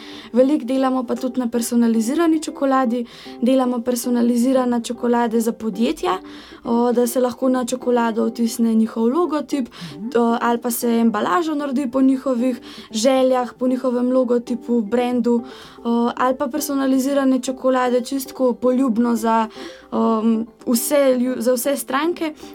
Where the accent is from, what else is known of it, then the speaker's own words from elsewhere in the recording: Britof, Upper Carniola, Slovenia; mi prihajamo iz Britofa pri Kranju